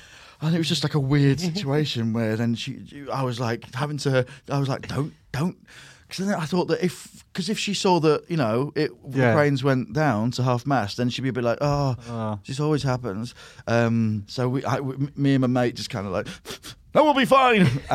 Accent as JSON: {"language": "English", "country": "Nigeria", "said": "So I've got a very Welsh name, but I'm not. I'm Nigerian."}